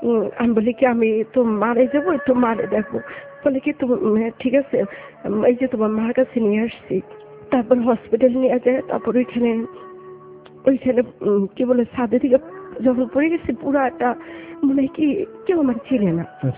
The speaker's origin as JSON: {"language": "Bangla", "town": "Dhaka", "region": "Dhaka Division", "country": "Bangladesh", "tie": "born there", "said": "আমি ঢাকা।"}